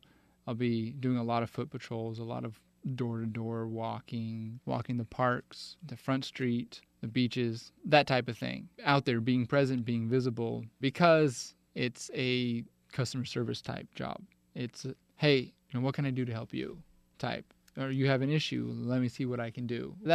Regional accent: Anchorage, Alaska, United States; I'm from Anchorage. Born and raised. I've been there all except for probably about 5 years.

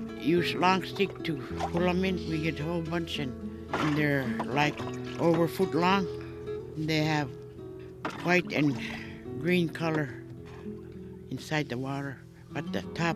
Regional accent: Koyuk, Alaska, United States; from Koyuk. I was born in April 4, 1930, in Isaac's Point, but as we call it, Koyuk. I lived there all my life.

